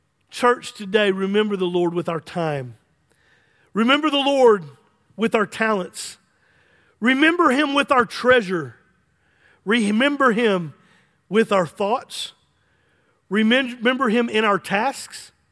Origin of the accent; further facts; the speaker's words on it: United States; As an American, I have a right to wave my flag